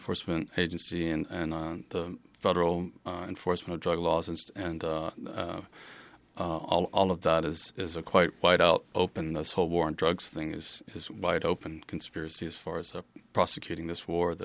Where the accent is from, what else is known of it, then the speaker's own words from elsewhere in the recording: Texas, United States; And now I'm from Texas, where they, you know, it was the start of the for-profit prison industry.